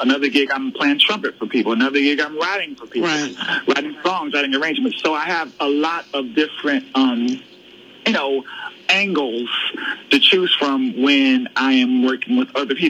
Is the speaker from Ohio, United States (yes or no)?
yes; Cleveland, Ohio, United States; also born or lived in Louisville, United States; I was born in Louisville, but then I was raised in Cleveland, Ohio. I mean, I left Louisville at a very young age.